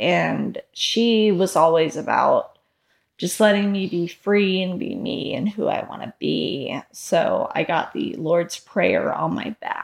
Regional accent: Seadrift, Texas, United States; I was born and raised in Seadrift, Texas. And I grew up there, and then I moved to Aransas Pass, and then I moved to Portland, Texas

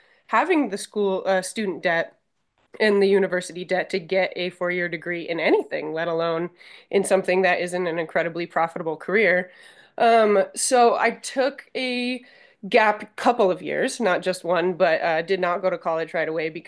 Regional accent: Billings, Montana, United States; I grew up in Billings, Montana, which is not the rural part of the state, but now I live in Lewistown, which is definitely very country, cattle country specifically.

